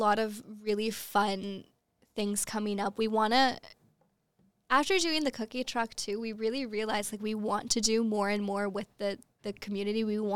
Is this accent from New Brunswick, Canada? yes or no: no; Toronto, Ontario, Canada; And even when I'm traveling abroad, a lot of times when I say I'm from Canada or from Toronto, people are like, oh, I've always wanted to go